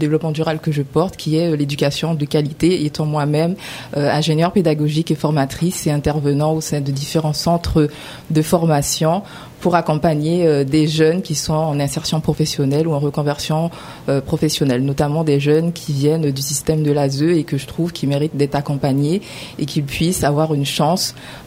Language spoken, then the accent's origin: French; French Guiana; Eh bien, bonjour, je suis guyanaise.